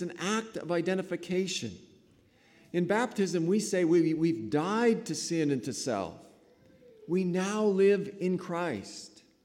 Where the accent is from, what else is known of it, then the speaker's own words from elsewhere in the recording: Canada; I am Canadian. I want to say even a lot more than that. I am a Christian.